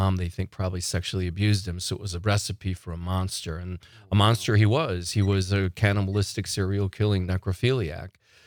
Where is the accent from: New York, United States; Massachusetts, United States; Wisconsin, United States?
Wisconsin, United States; Waupaca; I'm from Wapaka, which is about 15 minutes from Plainfield, where Ed Gein is from.